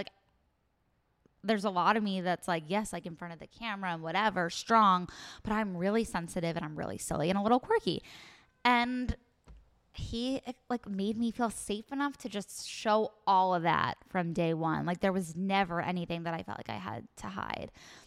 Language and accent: English; New York City, New York, United States; Like, I came from privilege. My husband did not. I came from New York City.